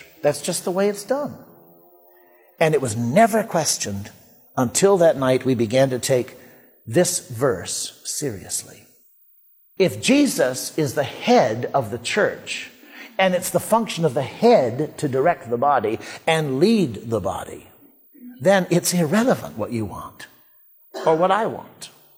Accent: United States; I love many, many places in the world, but I'm an American and happy with it.

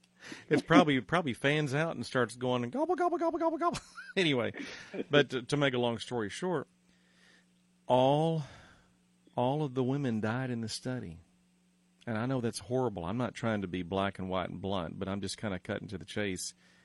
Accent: Mesquite, Texas, United States; Well, do you know that's where I'm from? I'm from Mesquite. I'm a North Mesquite stallion.

